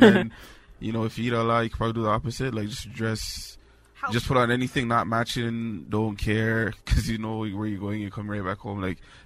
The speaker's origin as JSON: {"language": "English", "town": "Toronto", "region": "Ontario", "country": "Canada", "said": "Like, we're from Toronto. Like, we didn't know they had no 40-pack."}